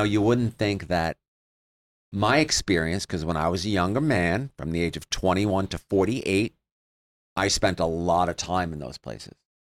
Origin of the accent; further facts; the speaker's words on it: New York, United States; Well, I grew up in New York.